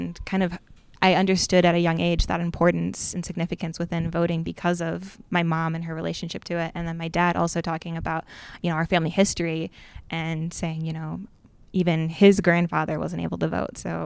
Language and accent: English; Madison, Wisconsin, United States; I grew up just outside of Madison